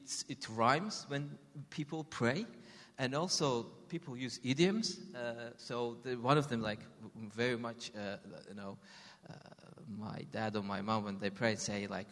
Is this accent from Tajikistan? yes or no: yes; Tajikistan; Okay. Yeah, I'm from Tajikistan, Central Asian country, tiny Central Asian country, used to be part of Soviet Union.